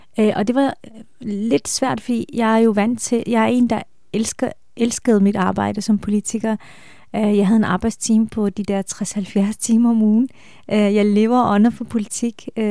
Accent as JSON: {"language": "Danish", "region": "Jutland", "country": "Denmark", "tie": "born or raised there", "said": "jeg er vokset op i Jylland. Mine forældre kommer fra Esbjerg, og de bor stadigvæk i Esbjerg."}